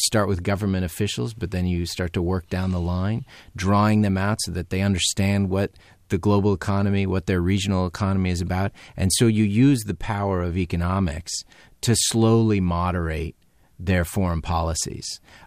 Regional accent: United States; now in South Korea; I'm an American living in South Korea

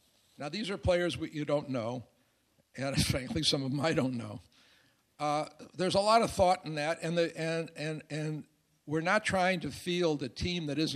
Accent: St. Louis, Missouri, United States; And obviously, I grew up in St. Louis where I knew Stan Musial was going to be there every year.

